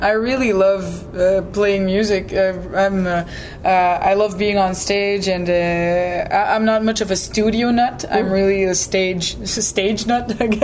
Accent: New Brunswick, Canada; first language French; English is a second language; Yeah, well, I'm from, New Brunswick is actually the province in Canada that's officially bilingual, right? And so I've pretty much lived with the two languages all my life

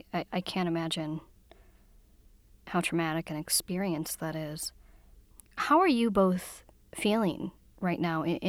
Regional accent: Wisconsin, United States; I grew up pretty near Kenosha, and of course, you don't expect to hear Kenosha on the news that much.

